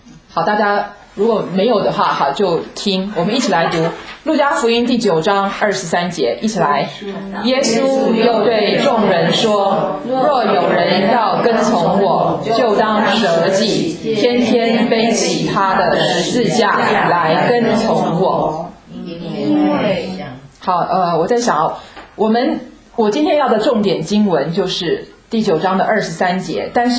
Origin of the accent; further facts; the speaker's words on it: China; now in United States; 我在美国住了19年，我去了中国大陆2年，